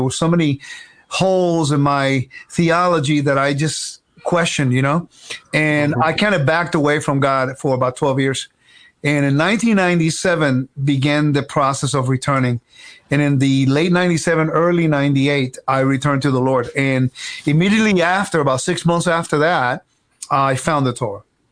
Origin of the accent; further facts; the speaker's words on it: California, United States; also born or lived in Puerto Rico; Well, I was born in Puerto Rico, nice little island in the Caribbean. Then I was raised in California.